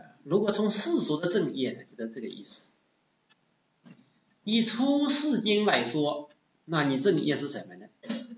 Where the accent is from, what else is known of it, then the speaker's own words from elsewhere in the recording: China; 然后来到我们中国之后，我们中国人都认为啊